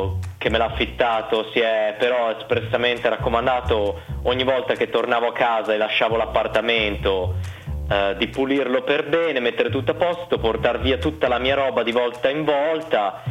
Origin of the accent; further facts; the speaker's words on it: Bologna, Emilia-Romagna, Italy; io sono di Bologna, ma 3 anni fa ho seguito un master a Milano.